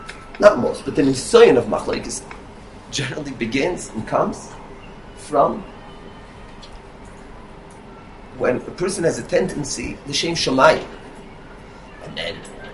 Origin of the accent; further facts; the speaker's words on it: Israel; I grew up in Eretz Yisrael before the peace process. I used to go to Hebron all the time.